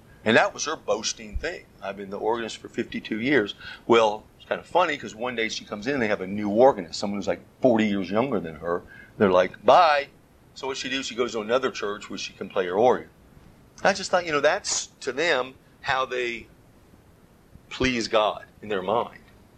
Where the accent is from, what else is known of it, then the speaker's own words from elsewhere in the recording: the South, United States; We're from the South, so I don't know if this is as good as gold up here.